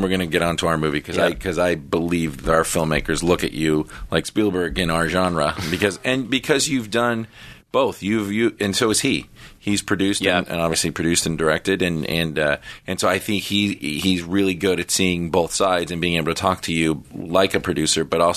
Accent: Los Angeles, California, United States; I grew up in Granada Hills and it was shot in Granada Hills.

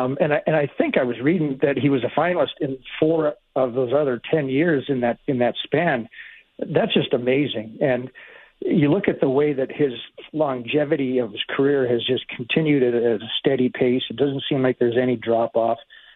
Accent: Edmonton, Alberta, Canada; I'm basically from Edmonton, and my family would be there.

